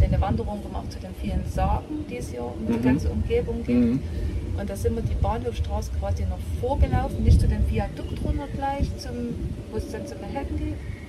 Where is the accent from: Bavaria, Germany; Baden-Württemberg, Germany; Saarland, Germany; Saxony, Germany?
Saxony, Germany; Ich komme nicht gebürtig aus Rochsburg, aber aus dem Nachbarort. Also ich bin schon als Kind in Rochsburg unterwegs gewesen